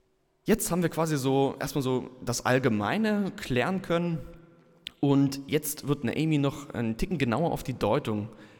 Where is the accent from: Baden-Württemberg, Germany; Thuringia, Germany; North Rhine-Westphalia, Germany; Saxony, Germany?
Baden-Württemberg, Germany; Ich komme aus Baden-Württemberg, Weinregion und so.